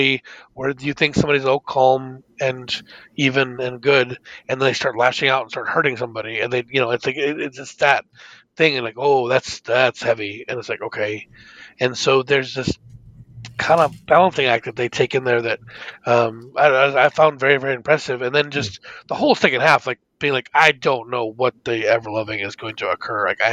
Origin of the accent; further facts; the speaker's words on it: Australia; it's because we're Australian.